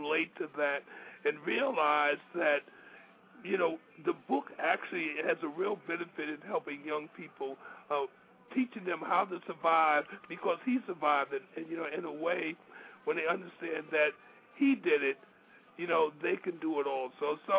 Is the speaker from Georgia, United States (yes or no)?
no; Brooklyn, New York, United States; I grew up in Brooklyn and under sort of the same conditions, the same life.